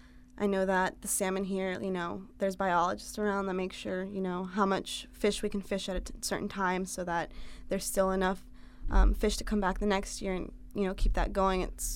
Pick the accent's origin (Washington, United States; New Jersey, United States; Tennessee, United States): Washington, United States; Seattle; I'm from Seattle, Washington, and I fish for Xander on FV Bucko.